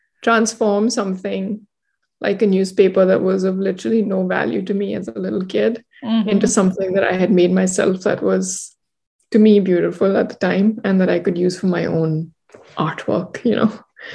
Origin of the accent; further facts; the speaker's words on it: Delhi, India; I grew up in Delhi, mm-hmm. in India, mm-hmm. And spent most of my growing up years there.